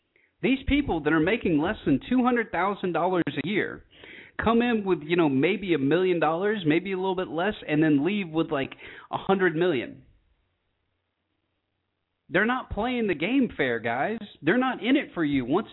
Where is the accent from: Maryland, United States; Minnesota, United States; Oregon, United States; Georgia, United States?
Georgia, United States; I grew up in Georgia, rural Georgia. I mean, everybody had guns.